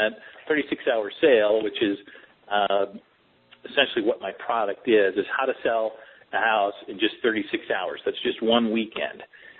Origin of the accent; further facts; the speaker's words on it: Midwest, United States; I grew up in the Midwest, the youngest of a single-parent mom, and I grew up below the poverty line